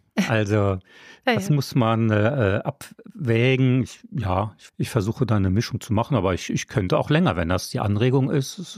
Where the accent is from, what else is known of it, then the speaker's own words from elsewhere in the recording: France; Ich bin ja auch Franzose.